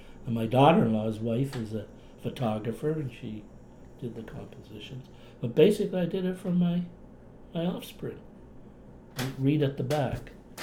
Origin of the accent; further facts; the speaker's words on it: Nova Scotia, Canada; accent: Cape Breton; With my Cape Breton accent.